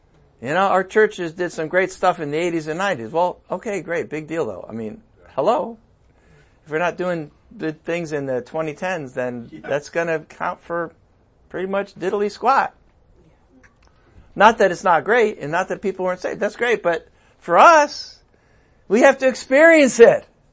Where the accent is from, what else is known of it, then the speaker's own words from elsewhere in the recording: New England, United States; Because I grew up in New England, my mom's English, and all that kind of stuff.